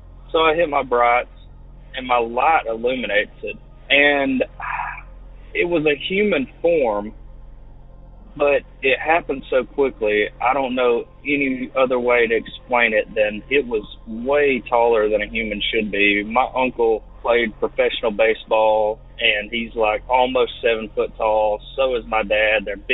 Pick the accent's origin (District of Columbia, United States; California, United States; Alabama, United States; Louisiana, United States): Alabama, United States; I'm from Alabama. Been listening to your podcast for about a year and a half now.